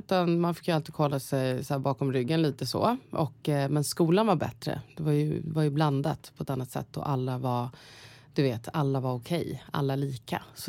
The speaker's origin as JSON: {"language": "Swedish", "town": "Täby", "region": "Stockholm County", "country": "Sweden", "tie": "born or raised there", "also_born_or_lived": "Botkyrka / Vårby gård", "said": "Uppvuxen i Täby. Bodde i Vårby gård först och sen så flyttade vi till"}